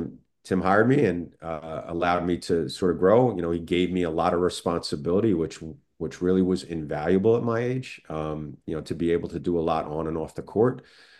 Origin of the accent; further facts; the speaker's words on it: Staten Island, New York, United States; I'm from Staten Island, so St. John's was my team.